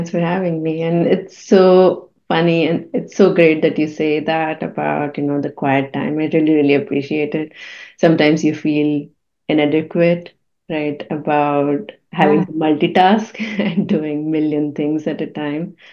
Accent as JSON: {"language": "English", "country": "India", "said": "I'm from India, and that's where my family is based"}